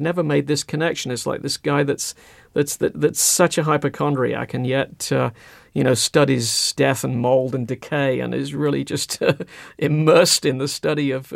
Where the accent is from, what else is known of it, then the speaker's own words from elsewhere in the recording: England, United Kingdom; So I grew up in England in the 1960s, and I was quite profoundly asthmatic as a kid.